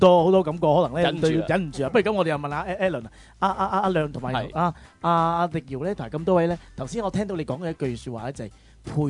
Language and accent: Cantonese; Hong Kong; 但係而家我哋香港人要 update 啊